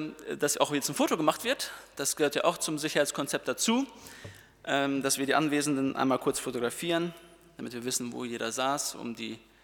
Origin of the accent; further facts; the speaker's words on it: Herford, North Rhine-Westphalia, Germany; ich komme aus Herford, also nicht ein Risikogebiet.